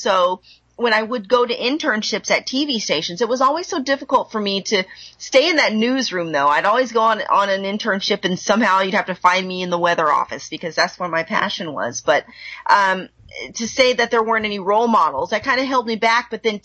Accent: Plano, Texas, United States; born there; I was born in Plano, Texas, first of all, which is right outside of Dallas.

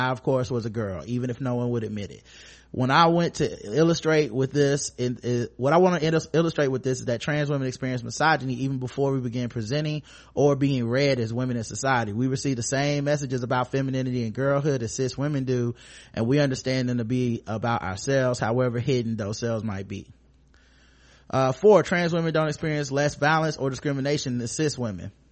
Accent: the South, United States; You treat me bad cause I'm, you know, I'm black and I'm from the South or whatever.

